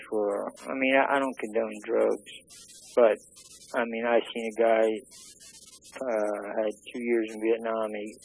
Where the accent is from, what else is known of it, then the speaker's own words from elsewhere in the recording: Philadelphia, Pennsylvania, United States; So he was from New York, and I was from Philly.